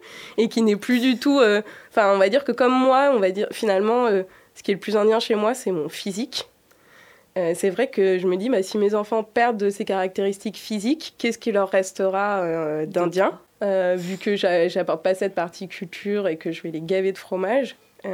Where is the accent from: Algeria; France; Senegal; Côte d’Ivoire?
France; on a grandi en France, on a été élevé en France